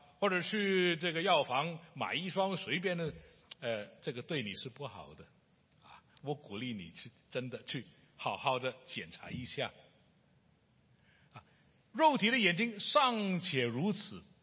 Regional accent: Hong Kong; 我是香港人

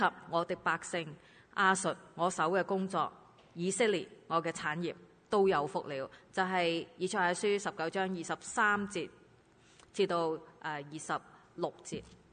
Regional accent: China; 佢咧就见到我系中国人啦

